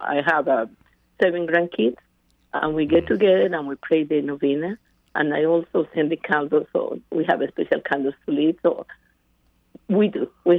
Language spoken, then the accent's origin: English; Medellin, Antioquia, Colombia; English is a second language; moved away; I'm from Colombia, South America. And I've been living here for many years.